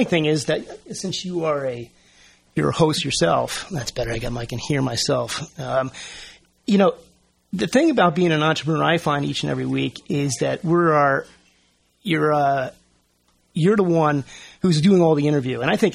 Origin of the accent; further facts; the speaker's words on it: Warwick, United States; That's one of the things I think I find most special about living in Warwick, or growing up in Warwick as I did.